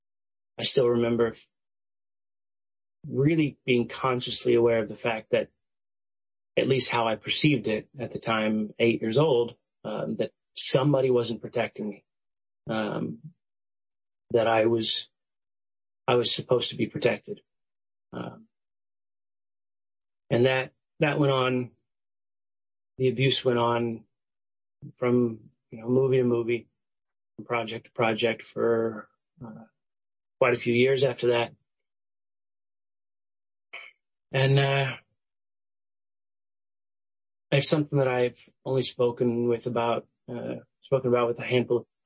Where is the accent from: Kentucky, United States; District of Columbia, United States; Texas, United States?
Texas, United States; So I grew up in Texas, normal kid.